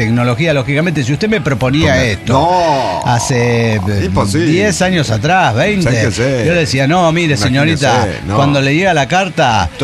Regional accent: Venezuela; now in Spain; Yo soy venezolana, residente en España.

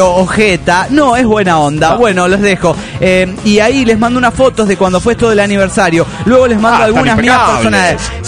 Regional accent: Argentina; de Argentina

